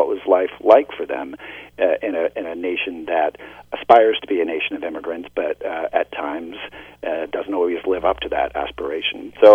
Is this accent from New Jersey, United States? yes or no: yes; New Jersey, United States; headed back south through my home state of New Jersey, and I realized that I was driving within a few miles of my own Irish immigrant grandparents.